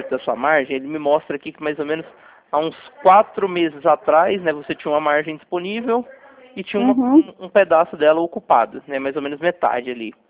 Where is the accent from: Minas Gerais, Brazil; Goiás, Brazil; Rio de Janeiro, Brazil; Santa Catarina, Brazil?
Goiás, Brazil; Goiânia; eu sou daqui de Goiânia, meu escritório fica aqui